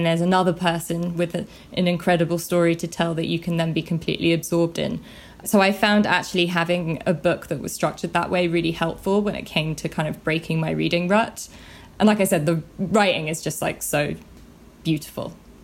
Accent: England, United Kingdom; or at least I did as an English person

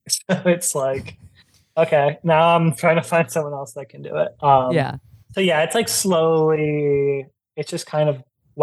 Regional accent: New York, United States; And then good old New York, just too cool to buy tickets, you know.

